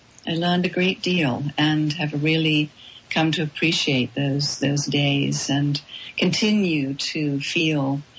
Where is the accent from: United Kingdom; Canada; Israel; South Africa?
United Kingdom; England; moved away as an adult; now in United States; Yes, I am from England, but I've lived in America now for more than 30 years.